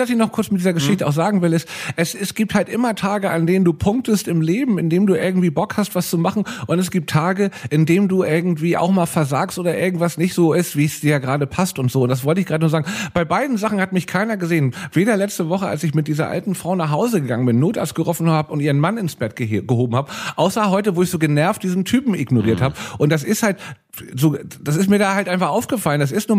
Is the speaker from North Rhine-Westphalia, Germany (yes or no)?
no; Hamburg, Germany; Aber früher war das für mich in meiner Kindheit auch noch in Hamburg